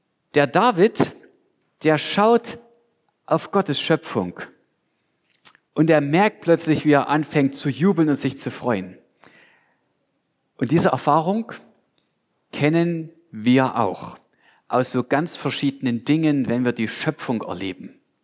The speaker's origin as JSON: {"language": "German", "town": "Rodewisch", "region": "Saxony", "country": "Germany", "said": "weil Familie Galle ist, ja, vor ein paar Monaten nach Rodewisch gezogen, wo ich herkomme."}